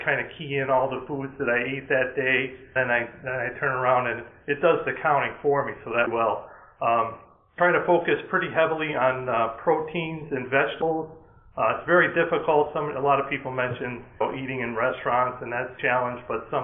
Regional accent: New York, United States; I'm from New York

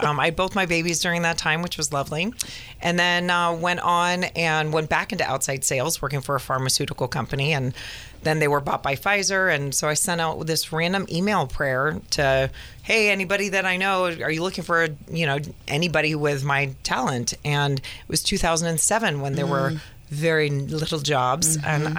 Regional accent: Carmel, California, United States; I grew up in the bucolic little village of Carmel, California. Very delighted to have that background.

